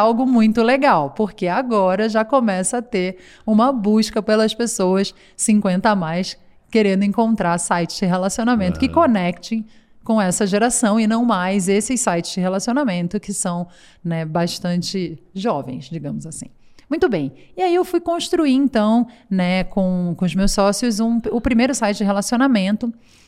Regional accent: Rio de Janeiro, Brazil; Então, eu sou carioca.

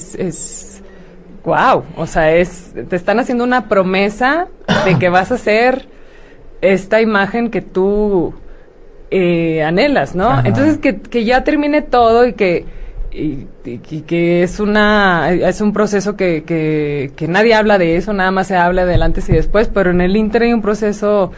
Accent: Hermosillo, Sonora, Mexico; Hermosillo, sonorenses.

